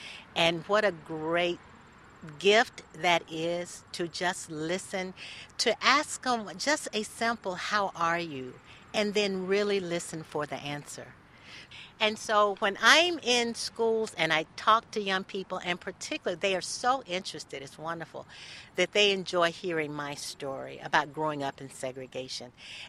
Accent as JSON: {"language": "English", "region": "Georgia", "country": "United States", "tie": "born or raised there", "said": "when I was your age and growing up in Georgia, at a time when we were separated because of the color of our skin."}